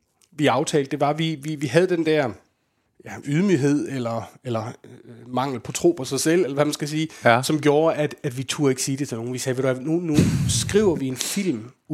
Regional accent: West Jutland, Denmark; Altså, jeg er fra Vestjylland, og han er fra Falster, ikke?

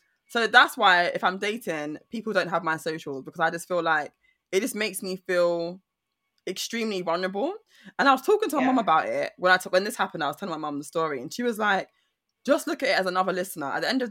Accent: Jamaica; I'm Jamaican. Don't you know we have nicknames?

